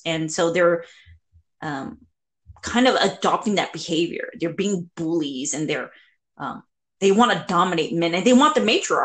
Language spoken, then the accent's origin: English; Cambodia; I'm from Cambodia.